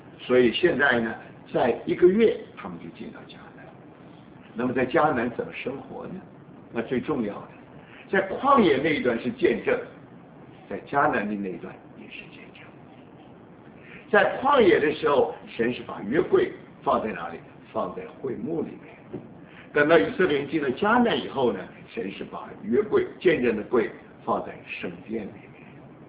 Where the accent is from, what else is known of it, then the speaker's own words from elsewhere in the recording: United States; 但是不要忘记，这些人把我们美国人通通代表错了